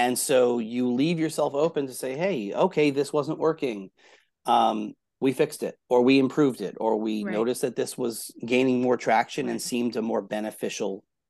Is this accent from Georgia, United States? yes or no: yes; Atlanta, Georgia, United States; particularly growing up in Atlanta